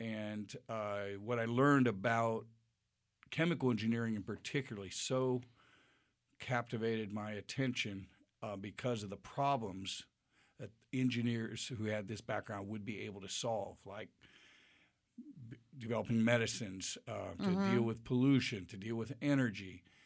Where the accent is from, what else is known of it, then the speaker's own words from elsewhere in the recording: Indiana, United States; I grew up in Indiana.